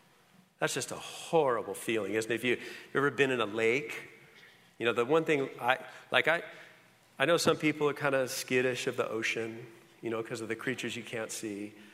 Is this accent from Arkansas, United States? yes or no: no; California, United States; I grew up in Southern California, and I kind of am a squirrel.